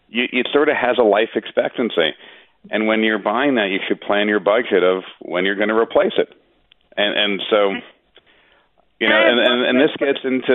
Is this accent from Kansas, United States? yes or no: no; New York City, New York, United States; as a New Yorker, the transparency issue, you know, we're always hearing about the issues.